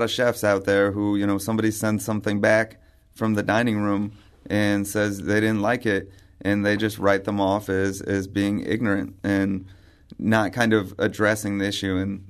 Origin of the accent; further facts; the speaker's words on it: Vermont, United States; born there; I was born in Vermont and on Lake Champlain, and you notice all the water there is now pretty polluted.